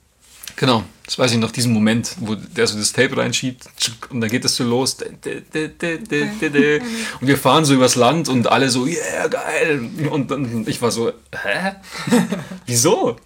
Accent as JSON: {"language": "German", "town": "Grassau", "region": "Bavaria", "country": "Germany", "said": "es war jetzt in Grassau, es ist eh cool, wo ich herkomme"}